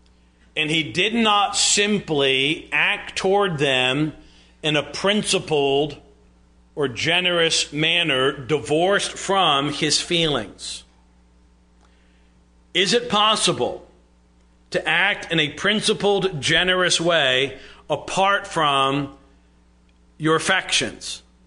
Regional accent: New York, United States; that's where my family's from, Philadelphia originally, although I am a New Yorker.

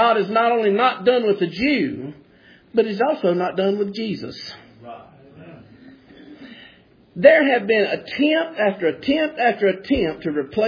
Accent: South Carolina, United States; I said, "I don't know who you are. I'm from South Carolina."

